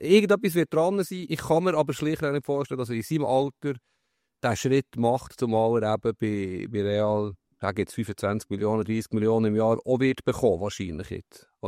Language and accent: German; Switzerland; Du bist Schweizer, aber ich finde, ich bin Schweizer, da kann ich nichts dafür. Das ist der Pass.